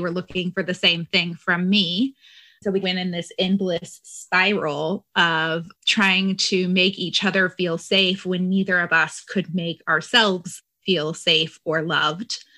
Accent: Philadelphia, Pennsylvania, United States; from Philadelphia, Pennsylvania.

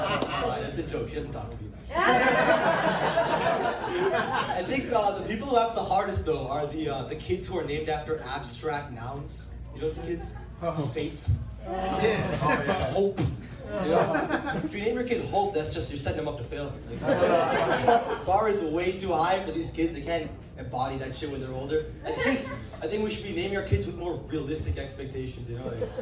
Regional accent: New Jersey, United States; And I'm from New Jersey, there are a lot of Indian people there. I thought when I came here, I'd be bringing the culture here, you know?

